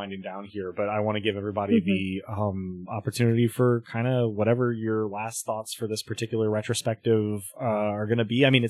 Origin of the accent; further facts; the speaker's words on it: Louisiana, United States; Well, I guess this is less immediate, but I'm from South Louisiana.